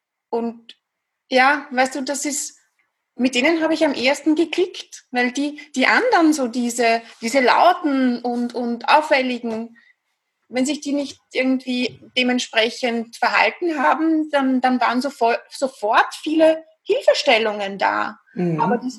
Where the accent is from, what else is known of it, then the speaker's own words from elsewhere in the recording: Vienna, Austria; accent: Viennese; wie du schon sagtest, ich komme aus Österreich, aus Wien. Ich glaube, man hört es auch ganz gut raus, ein bisschen an der Stimmfärbung, an der typisch österreichisch-wienerischen.